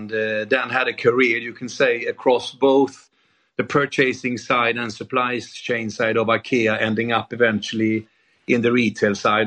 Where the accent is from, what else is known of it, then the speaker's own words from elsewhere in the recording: Vietnam; now in United Kingdom; No, actually, I came from Vietnam to UK.